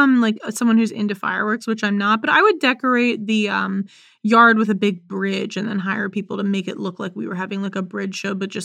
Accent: Cincinnati, Ohio, United States; So listen, we're two folks from Cincinnati originally.

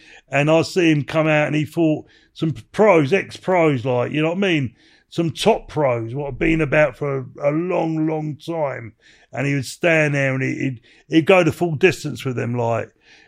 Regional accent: England, United Kingdom; I'm English

